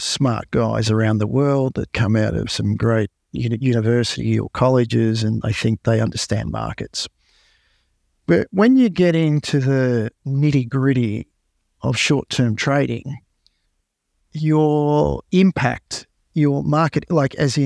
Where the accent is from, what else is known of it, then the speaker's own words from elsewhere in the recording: Australia; even though we're Australian, I tend to be probably quite US-centric.